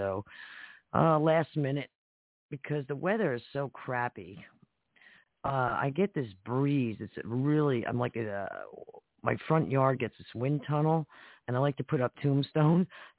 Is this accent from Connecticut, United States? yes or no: no; Harrison, New Jersey, United States; his dad, I'm not sure about his mom, is from my hometown, Harrison, New Jersey, where I grew up, and I know his dad very well.